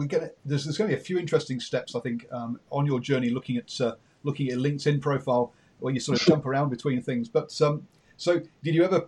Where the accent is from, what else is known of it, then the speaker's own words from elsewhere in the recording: England, United Kingdom; I'm English